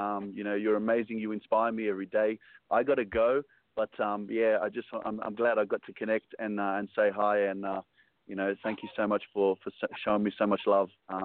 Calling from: Kunming, Yunnan, China; I'm calling from Kunming in China.

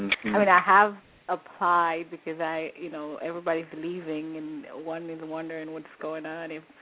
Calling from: Sunrise, Florida, United States; I'm calling from Florida.

